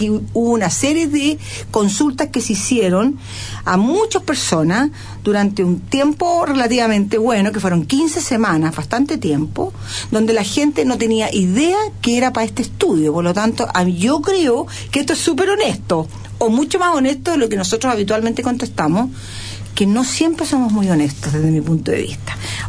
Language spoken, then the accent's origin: Spanish; Chile